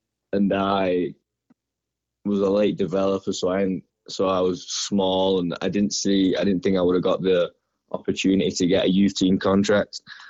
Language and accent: English; England, United Kingdom; now in United States; I was born in England, so we start young there, so... My early memories of just be playing like Sunday league, you call it, over here, just with my mates